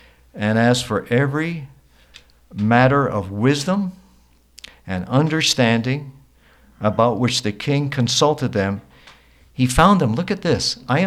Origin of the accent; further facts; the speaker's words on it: Canada; Maybe it was growing up in Canada.